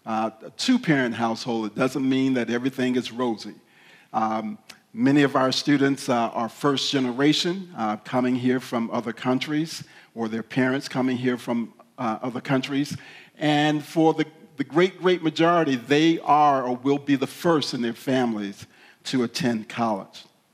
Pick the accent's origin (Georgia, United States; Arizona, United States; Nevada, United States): Georgia, United States; Atlanta; So I'm a Southerner, grew up in the South in Atlanta, Georgia, the Bible Belt.